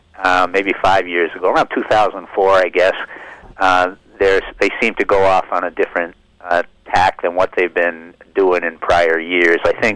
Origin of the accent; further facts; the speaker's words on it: Massachusetts, United States; I grew up just outside of October Mountain State Forest. It's our largest state forest out in the Berkshires, of 16,000 acres.